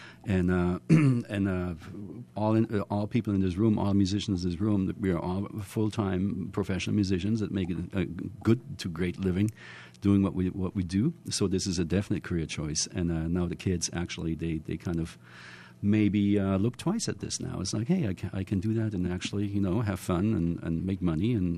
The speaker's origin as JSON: {"language": "English", "town": "Mannheim", "region": "Baden-Württemberg", "country": "Germany", "tie": "born or raised there", "said": "Well, I'm born and raised in Germany, so I was born in Mannheim."}